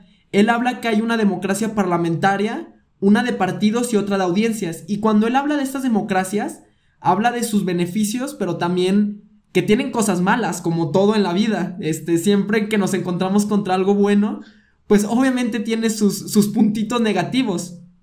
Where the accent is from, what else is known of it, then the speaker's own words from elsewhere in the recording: León, Guanajuato, Mexico; yo, por ejemplo, soy de León, Guanajuato